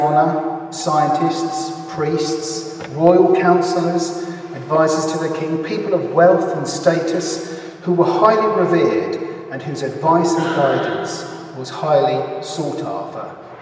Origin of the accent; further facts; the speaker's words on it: South East England, United Kingdom; He knows I come from Kent.